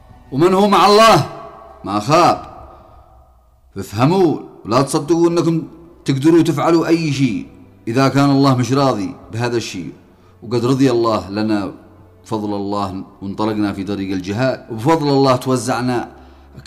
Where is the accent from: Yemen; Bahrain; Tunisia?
Yemen; لأنه عندما حصل العدوان السعودي الأمريكي على بلادي اليمن